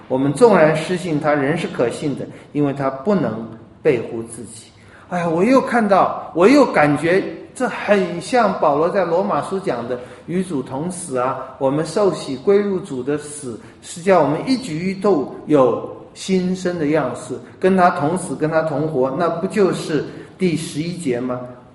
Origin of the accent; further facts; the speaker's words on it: China; 我们中国人的文化里面也喜欢讲忍耐